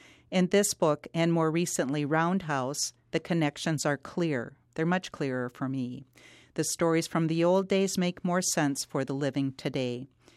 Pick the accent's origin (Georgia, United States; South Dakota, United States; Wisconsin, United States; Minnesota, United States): South Dakota, United States; also born or lived in Massachusetts; now in Nebraska, United States; I grew up in South Dakota, and then I was in Massachusetts for a while. So when I moved to Nebraska, I mean, and this was also new for us as well because we're also Northern Ponca. But because we're from South Dakota